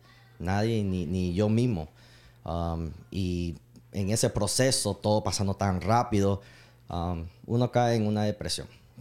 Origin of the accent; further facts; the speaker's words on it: Nicaragua; accent: Nicaraguan; Sí, el acento ahorita mismo se escucha el acento mezclado de Miami. Pero mi acento sí. Volvió puro nicaragüense. Puro nicoya.